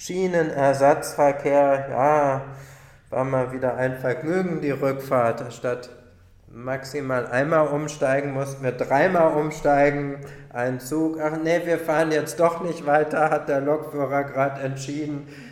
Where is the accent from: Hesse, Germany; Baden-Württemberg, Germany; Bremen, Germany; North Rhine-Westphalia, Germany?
North Rhine-Westphalia, Germany; Leverkusen; born there; Ich bin ja in Leverkusen geboren